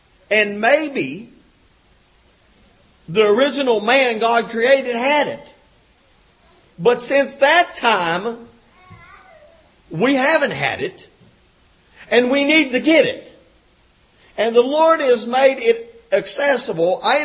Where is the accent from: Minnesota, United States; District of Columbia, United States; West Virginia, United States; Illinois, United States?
West Virginia, United States; And the folks there knew that I was from West Virginia, and this man was from West Virginia